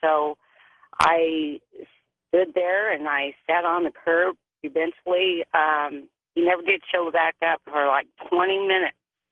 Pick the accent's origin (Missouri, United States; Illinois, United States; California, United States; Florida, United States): Missouri, United States; St. Joseph; also born or lived in Albuquerque, New Mexico; I was like 38 years old, and I was from St. Joseph, and I went to Platte City to meet a gentleman.